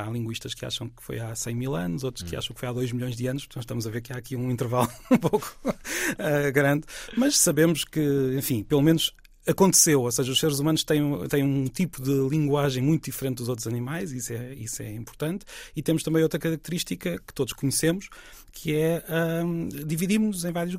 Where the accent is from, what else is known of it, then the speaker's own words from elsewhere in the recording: Peniche, Leiria, Portugal; Tenho um professor da minha terra de Peniche